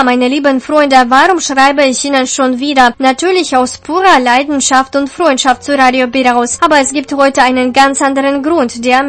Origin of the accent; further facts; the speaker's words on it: Germany; Was sich gegenwärtig in meinem Heimatland abspielt, ist einfach nicht mehr zu verstehen, geschweige denn zu ertragen.